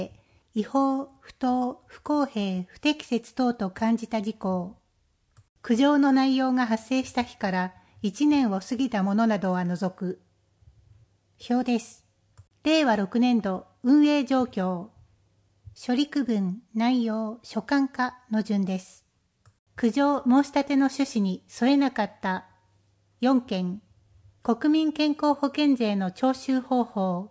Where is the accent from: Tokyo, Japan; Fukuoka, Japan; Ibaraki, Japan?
Tokyo, Japan; 私は多摩地域出身で、 現在に至るまで多摩地域で生活をしております。